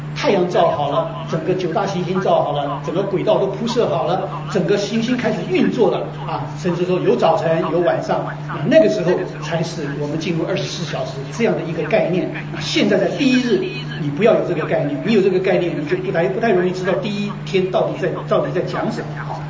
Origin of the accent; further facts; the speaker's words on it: China; 所以我们中国人分得很清楚